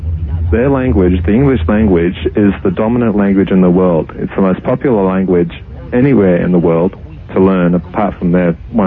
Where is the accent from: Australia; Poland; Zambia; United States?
Australia; And as an Australian, coming here, and actually as a person who lives in a place other than England, where English language is, of course, the dominant language